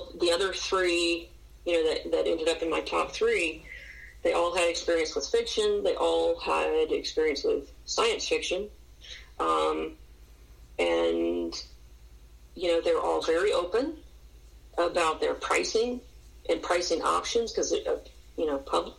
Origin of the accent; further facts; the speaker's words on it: Deep South, United States; we both had that growing up in the Deep South and then moving around and living in different places